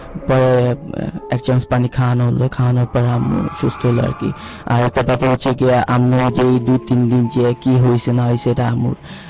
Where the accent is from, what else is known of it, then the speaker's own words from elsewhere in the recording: Comilla, Chittagong Division, Bangladesh; কুমিল্লা থেকে আসছি।